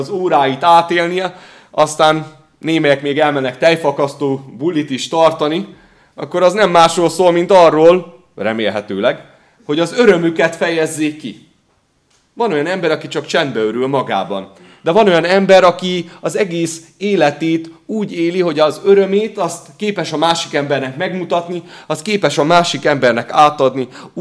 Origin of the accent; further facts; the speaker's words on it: Nyíregyháza, Szabolcs-Szatmár-Bereg, Hungary; Én bár nyíregyházi vagyok, de rengeteg időt töltöttem anyai nagymamámnál még gyermekkoromban, Nagycserkeszen.